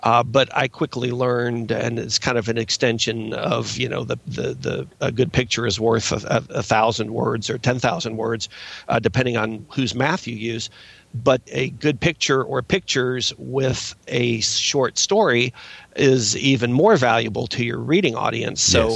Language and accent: English; Lexington, Kentucky, United States; also born or lived in Cleveland, Ohio; now in Frederick, United States; Well, originally from Cleveland, Ohio, but spent most of my childhood and formative years in Lexington, Kentucky